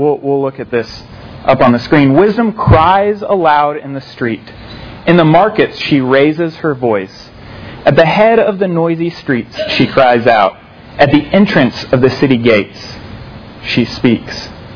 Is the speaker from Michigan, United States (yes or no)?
no; Fort Scott, Kansas, United States; So we had this place I grew up in Fort Scott, Kansas, and we had open lunch in high school